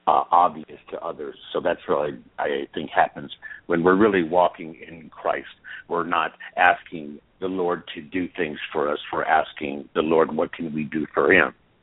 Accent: Ohio, United States; moved away as an adult; now in San Diego, United States; I'm calling in from San Diego. I first started out in Ohio. I went to San Diego when I was 21 and haven't really returned back to Ohio since then.

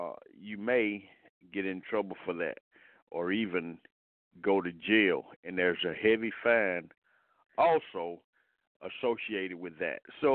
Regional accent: Atlanta, Georgia, United States; I've been in Atlanta all my life, which is 50 years.

